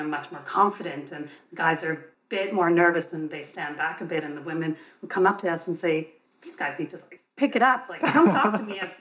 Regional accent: Vancouver, British Columbia, Canada; I'm originally from Vancouver, and I used to go to a gym there.

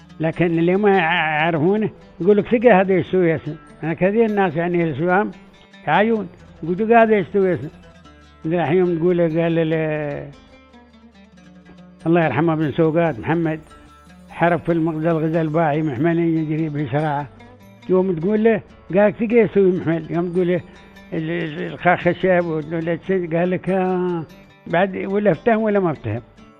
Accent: Dubai, United Arab Emirates; خصوصا بلهجتنا المحلية

